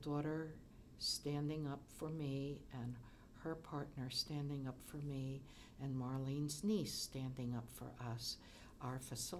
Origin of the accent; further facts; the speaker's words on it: Maryland, United States; moved away as an adult; also born or lived in Washington, D.C.; now in Asheville, United States; I was born in Washington, D.C., spent most of my growing up time in Maryland, and came to Asheville to live in 1992.